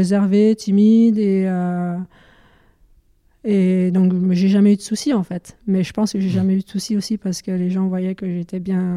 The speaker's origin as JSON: {"language": "French", "town": "Dijon", "region": "Bourgogne-Franche-Comté", "country": "France", "tie": "born or raised there", "said": "je suis originaire de Dijon. Ouais. On a un petit village malin à côté de Dijon. En Bourgogne."}